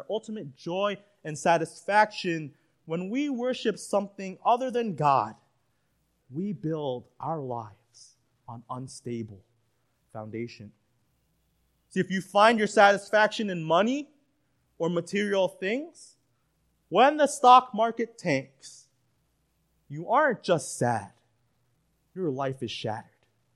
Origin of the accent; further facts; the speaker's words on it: Staten Island, New York, United States; When September 11th happened, growing up in Staten Island, I still remember the panic in my high school.